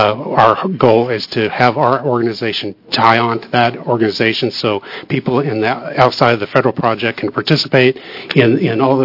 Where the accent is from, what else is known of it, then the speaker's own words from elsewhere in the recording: Klamath Falls, Oregon, United States; I'm a farmer from Klamath Falls, Oregon. I'm a third-generation farmer.